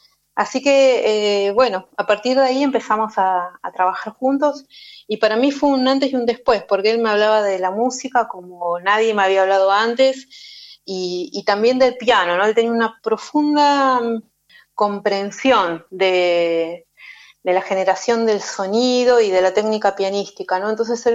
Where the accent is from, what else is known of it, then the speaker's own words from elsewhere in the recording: Río Gallegos, Santa Cruz, Argentina; Y nací en la Patagonia, en Río Gallegos, y estudié ahí en el Conservatorio de Río Gallegos.